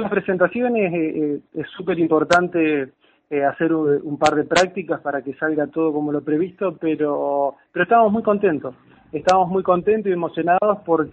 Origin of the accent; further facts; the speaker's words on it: Santa Fe, Argentina; yo soy de Santa Fe, venía de una escuela técnica de Santa Fe